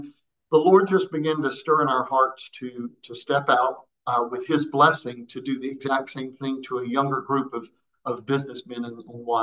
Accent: South Carolina, United States; born there; I was born in South Carolina. My father was a Pentecostal minister.

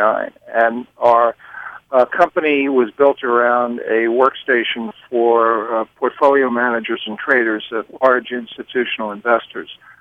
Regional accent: Brooklyn, New York, United States; Darrell, I grew up in Brooklyn, New York, went to public high schools, and then was fortunate enough to be accepted at Brown University in Providence, Rhode Island.

